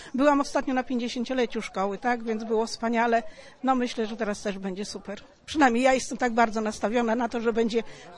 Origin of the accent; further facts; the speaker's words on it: Kętrzyn, Warmian-Masurian Voivodeship, Poland; ponieważ jestem z Kętrzyna i w tym budynku kończyłam 8 lat szkoły podstawowej.